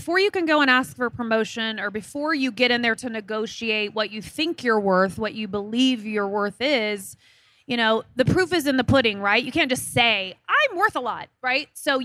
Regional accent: Midwest, United States; I'm from the Midwest. So I've loved a blue jean my entire life.

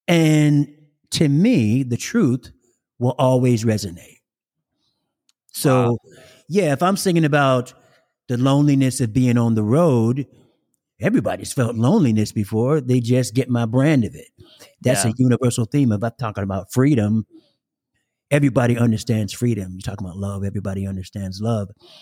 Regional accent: Columbus, Ohio, United States; born there; also born or lived in Hawaii; And I was born in Columbus, Ohio.

